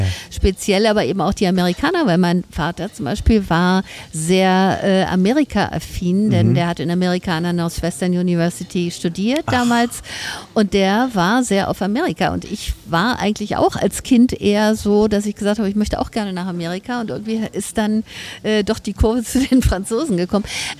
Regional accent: Berlin, Germany; Also erst in Schöneberg und dann sind wir ans Roseneck gezogen.

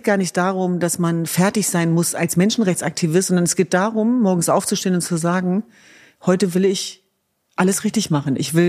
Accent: Hanover, Lower Saxony, Germany; In Hannover-Linden, meiner Heimatstadt

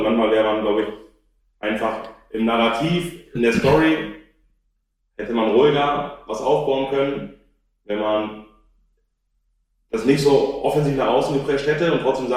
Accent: Lower Saxony, Germany; Ich komme aus der Grafschaft Bellheim ursprünglich

